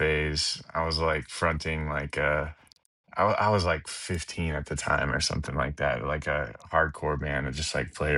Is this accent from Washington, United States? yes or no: no; Texas, United States; and I grew up in Texas. So like country and classic rock and blues stuff.